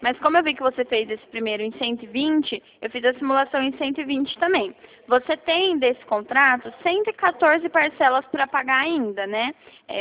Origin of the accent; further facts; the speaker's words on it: Bauru, São Paulo, Brazil; Eu sou de Bauru.